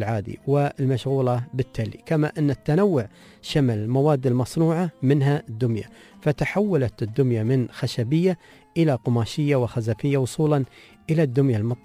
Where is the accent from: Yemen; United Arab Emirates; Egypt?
United Arab Emirates